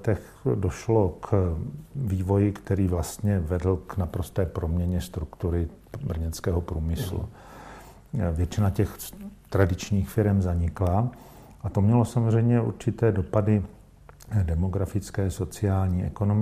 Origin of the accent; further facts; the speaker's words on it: Prague, Czechia; now in Brno, Czechia; a to já říkám vlastně jako původem Pražák